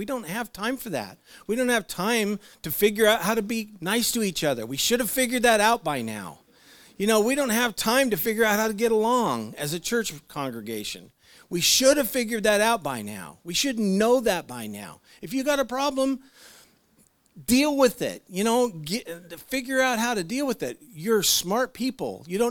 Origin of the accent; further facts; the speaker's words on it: United States; because of being an American and being in a nation where we have the freedom to choose